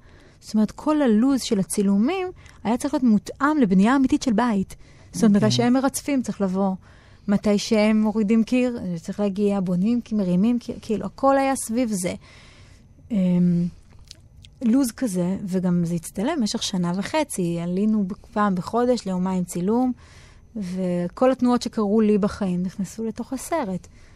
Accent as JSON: {"language": "Hebrew", "region": "Central District", "country": "Israel", "said": "היא לא בדיוק אני, כי אני מהמרכז."}